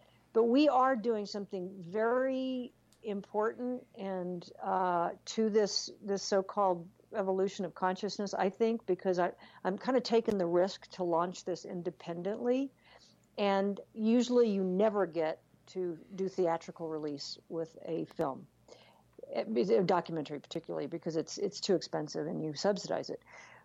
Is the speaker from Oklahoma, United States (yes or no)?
yes; Oklahoma, United States; I'm from Oklahoma, so I know what that differential is.